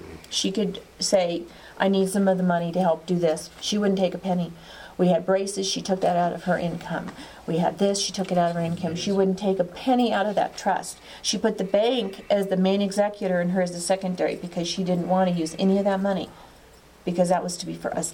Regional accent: New Jersey, United States; born there; I was born in New Jersey. We just happened to meet in Colorado.

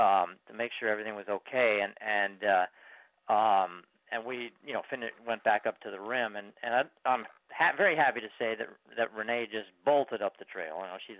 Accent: New York, United States; born there; just like I was born in New York, and she was born in Las Vegas. You really can't get more American than that.

